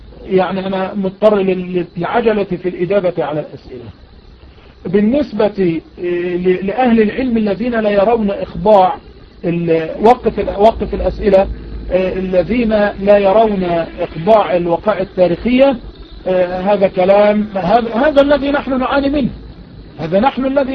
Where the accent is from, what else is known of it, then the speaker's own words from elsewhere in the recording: Egypt; also born or lived in Yemen; وأنا عشت باليمن 15 عاما، فأنا يمني مصري، يعني أنا يمني مصري.